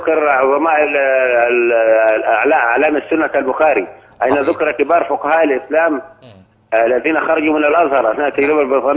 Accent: Egypt; هنا في مصر

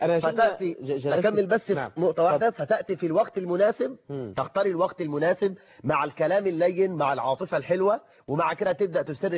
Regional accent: Egypt; بلدنا مصر

